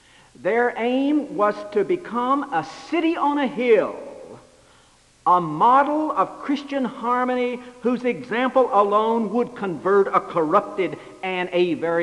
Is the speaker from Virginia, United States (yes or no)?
yes; Virginia, United States; born there; also born or lived in North Carolina; Virginia and North Carolina are home for me. I was born in Virginia, but just about 4 miles from the North Carolina line.